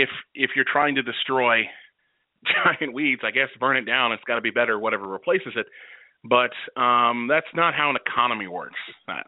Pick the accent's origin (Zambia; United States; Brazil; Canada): United States; North Carolina; also born or lived in Minnesota; now in Kentucky, United States; Yeah, I grew up in North Carolina and I lived in Minnesota for a while, and now I live in Kentucky.